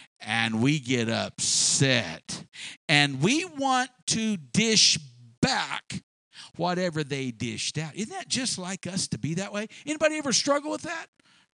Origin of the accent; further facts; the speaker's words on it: Ireland; Because you know I'm Irish and I've got a temper.